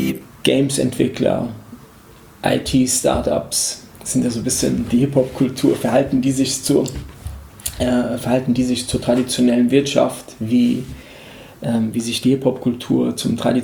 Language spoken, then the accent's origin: German; Frankfurt, Hesse, Germany; Jetzt bin ich hier in Frankfurt, in meiner Heimat.